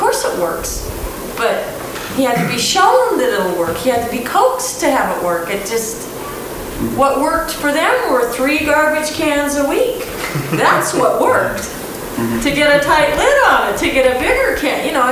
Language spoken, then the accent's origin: English; California, United States; now in Oregon, United States; My brother lives in Southern California, and I grew up there, but, you know, I'm from Oregon originally, so I moved back up here